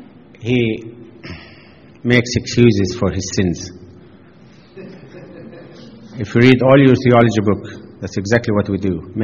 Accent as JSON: {"language": "English", "country": "Egypt", "said": "He thought I was a Muslim because I'm from Egypt."}